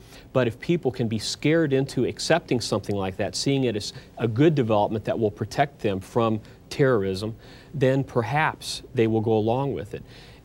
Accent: United States; Well, obviously, I'm an American here in the United States.

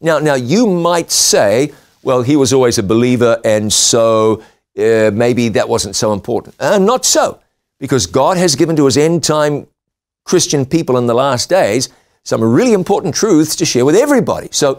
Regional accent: New Zealand; I was in my home country of New Zealand with my son, with my family

